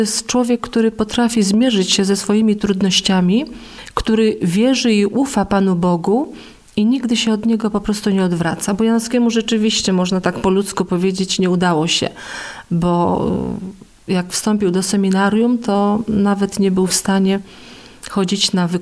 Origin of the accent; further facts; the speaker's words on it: western Poland, Poland; Ja osobiście pochodzę z zachodniej Polski